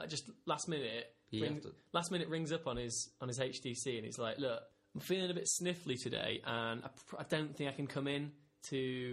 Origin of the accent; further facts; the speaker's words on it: England, United Kingdom; In fact, at the end of our road trip, I came back to my home country of England